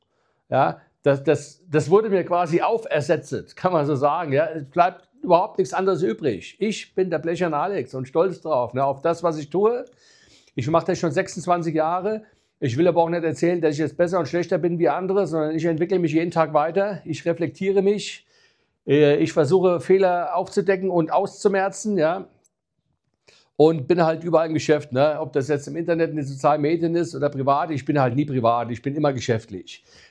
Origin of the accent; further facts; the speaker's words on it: Bad Nauheim, Hesse, Germany; ich bin ja in Hessen geboren und aufgewachsen, in Bad Nauheim geboren.